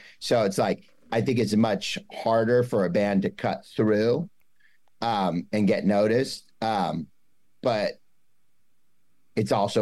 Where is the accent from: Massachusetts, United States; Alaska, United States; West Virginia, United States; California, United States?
California, United States; Thousand Oaks; we're from Thousand Oaks. It's a small suburb in Ventura County, about 30 miles north of LA.